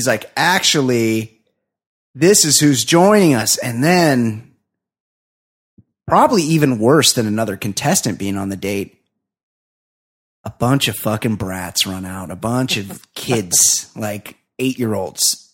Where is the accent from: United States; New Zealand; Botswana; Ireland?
United States; California; And much like Pirates Adventure, I'm from Southern California.